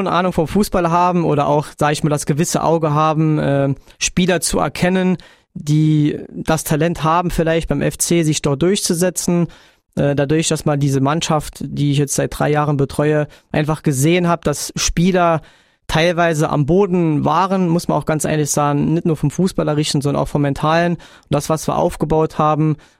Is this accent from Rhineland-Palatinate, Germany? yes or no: no; Saarbrücken, Saarland, Germany; es ist nicht so, dass ich als Saarbrücker sage, ich gönne denen das nicht.